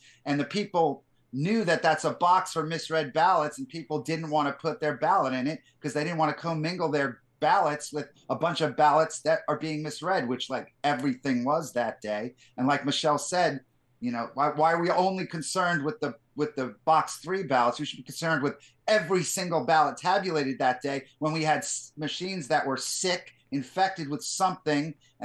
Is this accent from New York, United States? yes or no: yes; Queens, New York, United States; I'm from Queens, actually. We live in New Jersey since the 80s, but I grew up in New York. I grew up right next to Trump. He was a Jamaica. I was Richmond Hill.